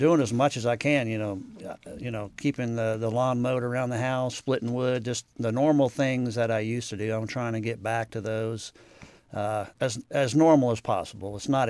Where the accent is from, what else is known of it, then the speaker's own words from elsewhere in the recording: Cincinnati, Ohio, United States; And growing up in Cincinnati, I'm right, always a UK fan.